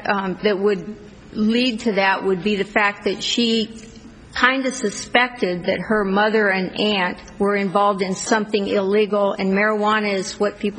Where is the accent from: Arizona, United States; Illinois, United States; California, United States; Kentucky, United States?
Arizona, United States; Tucson; I'm from Tucson.